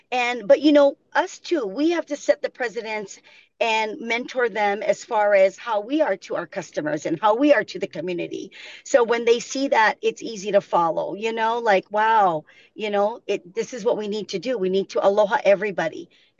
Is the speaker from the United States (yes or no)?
yes; Anahola, Hawaii, United States; And what better community than my hometown of Anahola, really, where there's no option of health, zero.